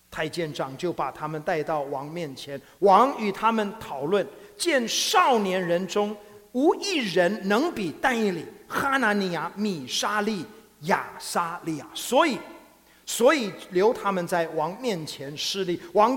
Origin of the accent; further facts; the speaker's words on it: Taiwan; 昨天我也说了哈，我是在台湾出生长大的。